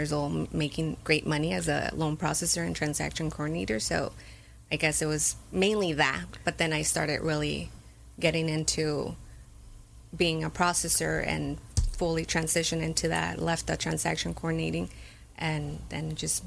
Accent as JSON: {"language": "English", "town": "Tustin", "region": "California", "country": "United States", "tie": "born or raised there", "said": "I love Tustin. I grew up in Tustin. We live in Tustin."}